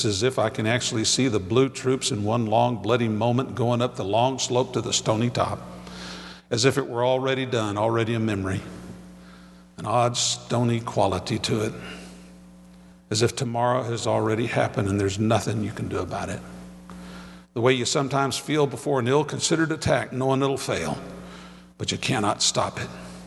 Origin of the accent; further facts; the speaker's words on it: Texas, United States; this is really hard since I'm from Texas.